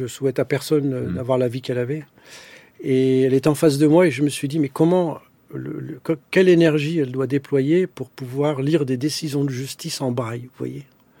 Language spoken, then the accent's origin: French; France; Moi, je me sens français. Je suis français. Mon pays, c'est la France.